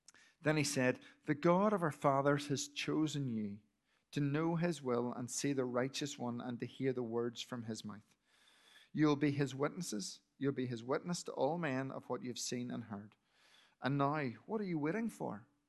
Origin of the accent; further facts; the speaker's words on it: Belfast, Northern Ireland, United Kingdom; I'm from Belfast, live in Belfast, but go to the Sunday climbs of West Church in Bangor.